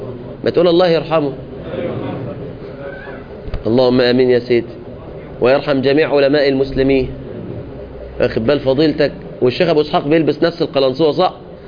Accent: Egypt; قلت لها اي ام ايجيبشن، يعني انا ايه، انا مصري

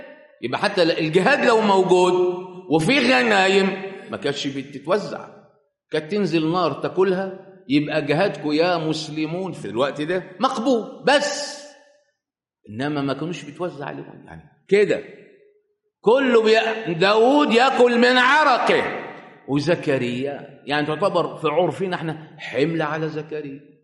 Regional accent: Egypt; من ضمن الاخبار يقول لك العيال اللي عندنا في مصر دول عيال عليهم احكام

